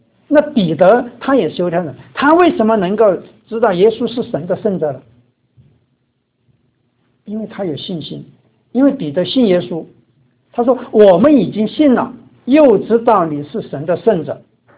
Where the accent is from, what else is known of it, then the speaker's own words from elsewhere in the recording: China; 想想我们中国人在逢年过节的时候，常常就会拜拜，拜祖先也好，你拜鬼神也好